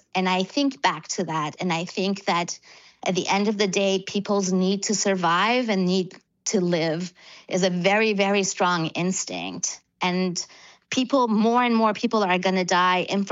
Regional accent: Iran; I grew up in Iran in the 1980s

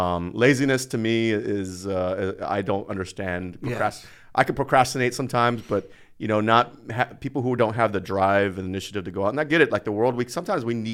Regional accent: Houston, Texas, United States; I grew up in Northside, Houston. North side of Houston, yeah.

